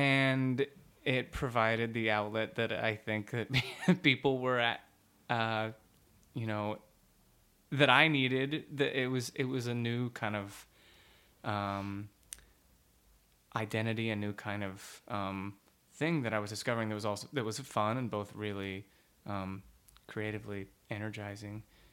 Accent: Dallas, Texas, United States; Well, I'm from Dallas, Texas.

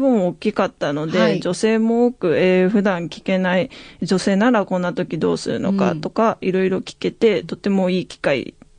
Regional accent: Kochi, Japan; 私はもともと高知県出身なんですけど

